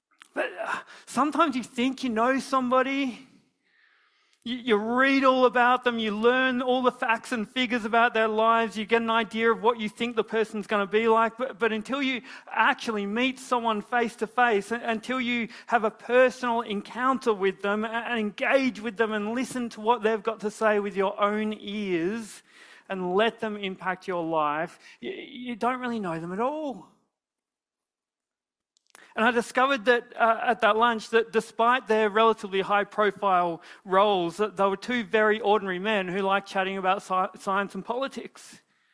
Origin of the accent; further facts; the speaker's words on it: Huonville, Tasmania, Australia; mate, I'm from Huonville.